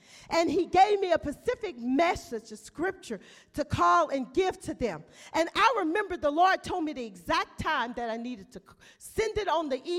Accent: Louisiana, United States; now in Austin, United States; I'm originally from Louisiana. I was born there.

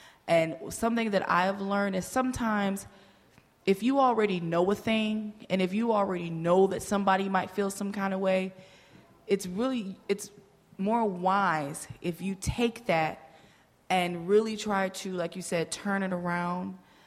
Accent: Naperville, Illinois, United States; I was also had your experience of growing up where I was raised in Naperville, which is where I was the only black girl in my class until I was, what, sixth grade?

